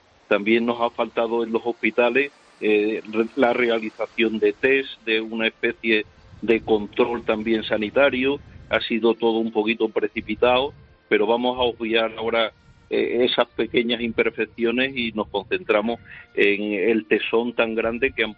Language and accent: Spanish; Campillo de Llerena, Extremadura, Spain; Aunque yo soy de Campillo de Llerena, que si no me matan, sabes, los de mi pueblo